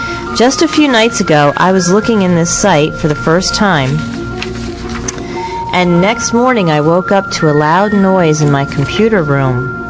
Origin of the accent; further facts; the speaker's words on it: Hackettstown, New Jersey, United States; I have friends in my hometown of Hackettstown